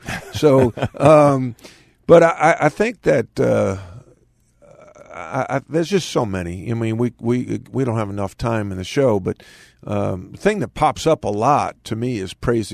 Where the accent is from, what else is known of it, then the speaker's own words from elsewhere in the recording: Long Island, New York, United States; I grew up on Long Island. I was a Net fan when he was with the New York Nets.